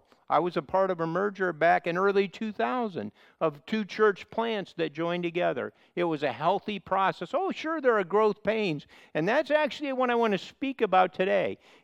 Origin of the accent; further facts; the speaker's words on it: Midwest, United States; accent: American; So excuse me for my American accent. I bet if I stayed here longer, I could pick up a Birmingham accent. Is that possible? I don't know. Is that possible? So for right now, you'll have to help me and listen a little bit harder. I have a bit of a Midwestern accent.